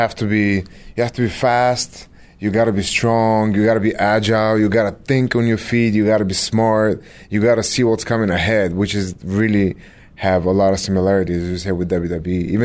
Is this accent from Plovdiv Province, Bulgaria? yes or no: yes; Plovdiv, Plovdiv Province, Bulgaria; And the mayor came from Bulgaria, from Plovdiv, my hometown, gave me the key.